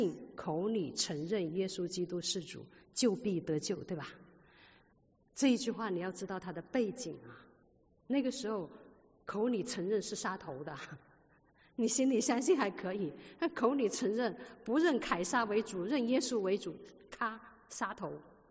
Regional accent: China; 就像我们都是中国人一样的

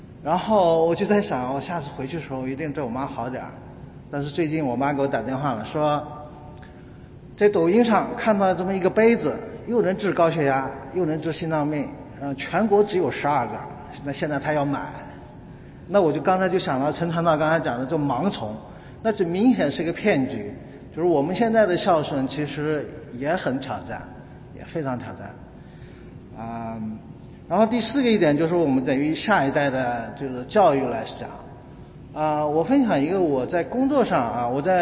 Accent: China; 我们中国人有句老话叫老吾老以及人之老。

